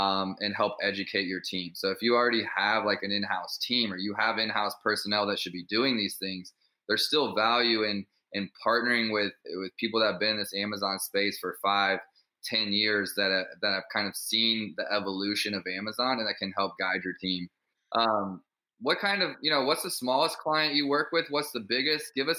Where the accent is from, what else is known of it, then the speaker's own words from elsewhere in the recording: Kansas City, Missouri, United States; We're from Kansas City, but we can keep up.